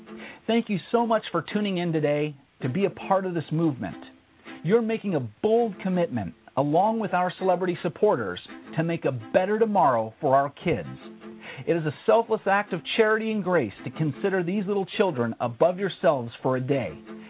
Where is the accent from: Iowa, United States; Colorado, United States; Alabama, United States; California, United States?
California, United States; Los Angeles; I was a typical latchkey kid growing up in Los Angeles, California.